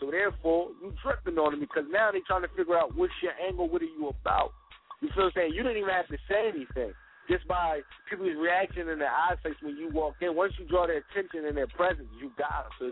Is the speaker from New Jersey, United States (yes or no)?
yes; New Jersey, United States; Yeah, I'm originally from Jersey.